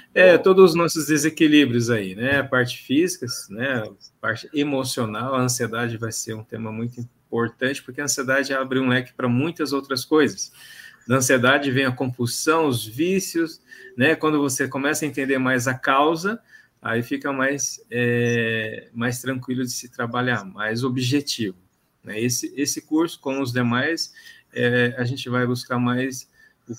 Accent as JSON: {"language": "Portuguese", "town": "Londrina", "region": "Paraná", "country": "Brazil", "said": "Bom, sou de Londrina, né? Atendo aqui em Londrina"}